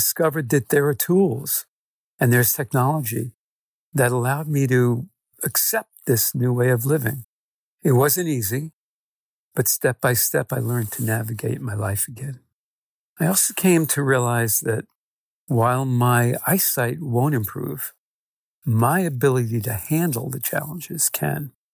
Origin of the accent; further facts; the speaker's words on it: Princeton Junction, New Jersey, United States; I'm from Princeton Junction, New Jersey.